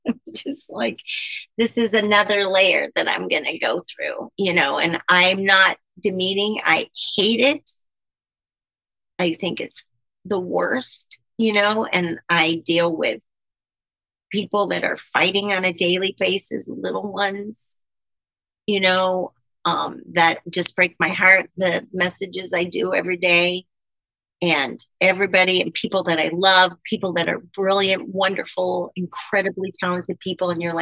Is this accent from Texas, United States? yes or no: no; Queens, New York, United States; So, of course, I'm from Queens, but still.